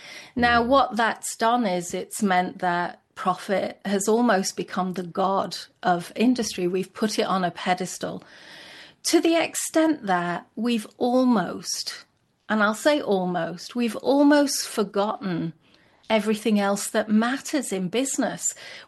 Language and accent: English; Blackpool, North West England, United Kingdom; now in United States; I'm originally from England, from the Northwest, a little town called Blackpool that Americans don't understand, but it's probably the wrong side of the tracks.